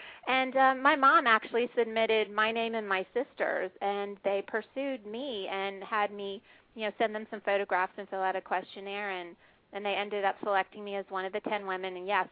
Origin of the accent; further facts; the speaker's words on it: Kansas City, Missouri, United States; born there; also born or lived in Midwest / Greenwich, Connecticut; I was born in Kansas City, Missouri, lived in many different places growing up.